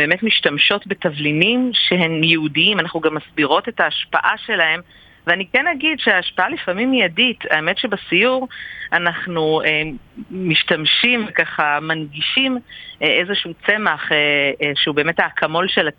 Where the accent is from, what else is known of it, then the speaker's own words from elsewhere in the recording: Iran; אני איראנית